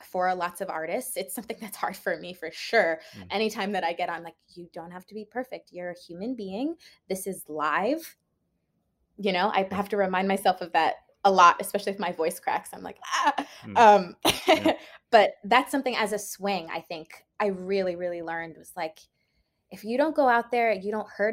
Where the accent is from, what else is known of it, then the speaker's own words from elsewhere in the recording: Washington, District of Columbia, United States; also born or lived in Maryland; I grew up in Washington, D.C.